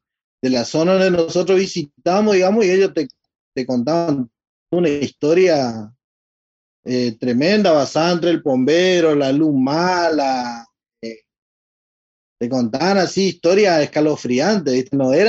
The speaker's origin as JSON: {"language": "Spanish", "town": "El Colorado", "region": "Formosa", "country": "Argentina", "tie": "born or raised there", "said": "siempre venía un tío de la capital de Formosa a visitarnos en el Colorado, de donde yo soy oriundo."}